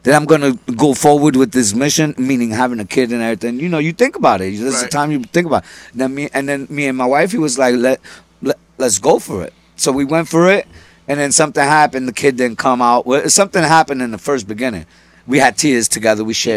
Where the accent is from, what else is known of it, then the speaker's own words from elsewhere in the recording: The Bronx, New York, United States; Been in the streets since 9. Okay. Yeah. I'm from the Bronx.